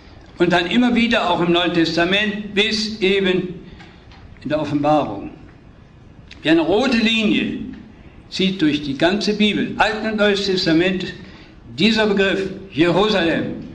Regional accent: Bergneustadt, North Rhine-Westphalia, Germany; In meiner Heimatstadt Bergneustadt ist jeder zehnte Moslem.

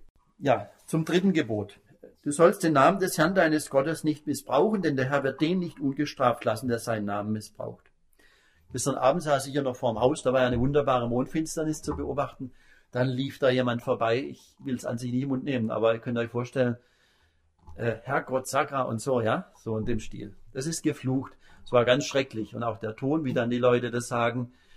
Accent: Pforzheim, Baden-Württemberg, Germany; in meiner Heimatstadt Pforzheim ist sehr verbreitet

